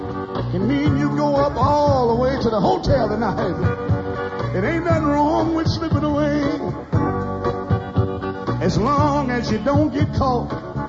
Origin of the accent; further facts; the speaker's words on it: Montgomery, Alabama, United States; You know, I'm from Montgomery, Alabama. And I went down to Montgomery the other day to visit with my grandparents.